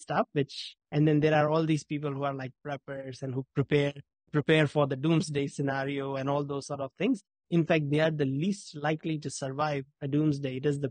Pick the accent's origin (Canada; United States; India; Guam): India; I grew up in India where loneliness is not a thing.